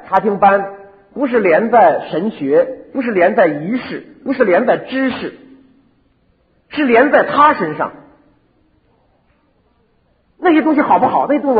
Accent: China; 但是我们中国人还了得，你杀我没杀死，我又活过来了啊！

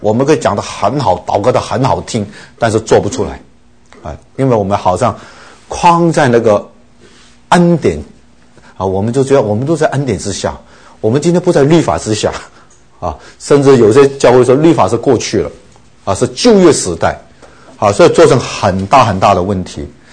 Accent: China; 但是好像我们中国人是一个meditational people， 我们很喜欢去冥想打坐啊

